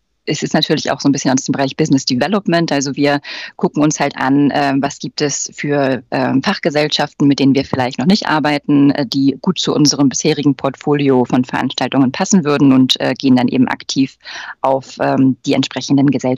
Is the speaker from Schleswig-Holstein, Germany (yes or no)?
yes; Schleswig-Holstein, Germany; born there; now in Hamburg, Germany; 33 Jahre alt. Ich komme gebürtig aus Schleswig-Holstein, wohne in Hamburg